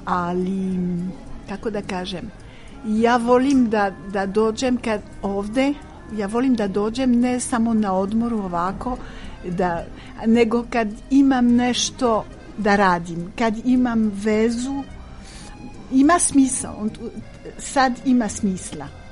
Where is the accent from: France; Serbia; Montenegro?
France; Serbian is a second language; ja sam francuskinja, ja sam inače vezana sa Srbijom, zato što mi je